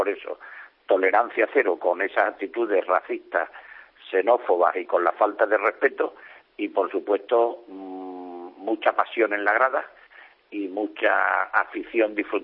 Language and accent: Spanish; Spain; me duele mucho como español, me duele mucho como aficionado al fútbol